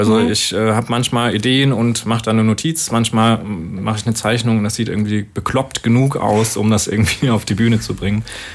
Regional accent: Baden-Württemberg, Germany; Ich komme aus dem Schwabenland, da hat man direkt mit 18 einen Führerschein vorliegen.

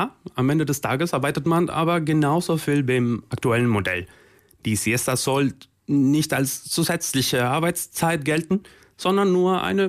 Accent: Spain; now in Germany; Ich komme zum Beispiel aus Spanien

